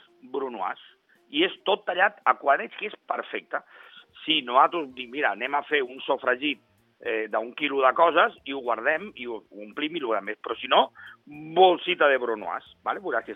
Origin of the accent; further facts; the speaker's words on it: L'Hospitalet de Llobregat, Catalonia, Spain; Perquè els catalanes tenim, jo sóc d'Hospitalet, lògicament, tenim la mania d'anar a menjar les dugues.